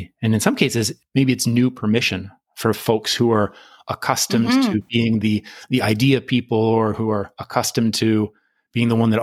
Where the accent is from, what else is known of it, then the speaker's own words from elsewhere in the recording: Tucson, Arizona, United States; I grew up in Tucson, Arizona, in the Southwest in the U.S. It was pretty, it's not rural. That's a little bit exaggerated, but we lived in kind of a deserty area.